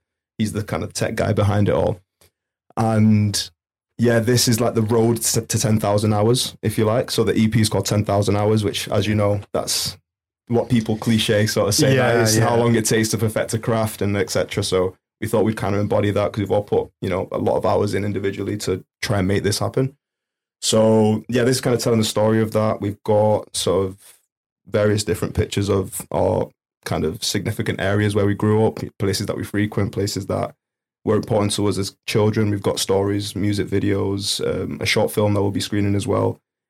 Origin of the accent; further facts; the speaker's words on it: Benchill, North West England, United Kingdom; I'm from Benchill, yeah.